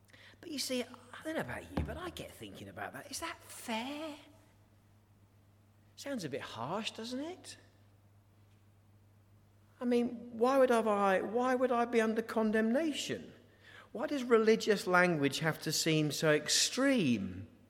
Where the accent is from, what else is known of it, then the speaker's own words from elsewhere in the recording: East of England, United Kingdom; It was a classic sort of Norfolk shooting party. You know, people in Norfolk, I'm from Norfolk, are inbred.